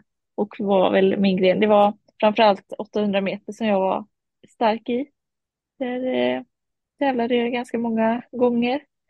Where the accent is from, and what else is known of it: Varberg, Halland County, Sweden; born or raised there